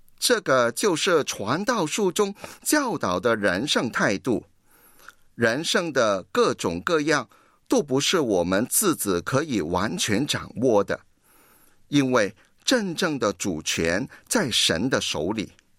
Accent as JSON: {"language": "Chinese", "region": "Guangdong", "country": "China", "said": "那就是我们广东人讲的一句话"}